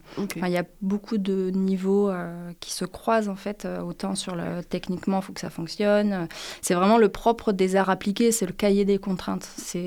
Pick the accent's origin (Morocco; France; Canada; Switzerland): France; northern France; J'ai eu la chance d'être prise à Amiens parce que je viens du nord de la France.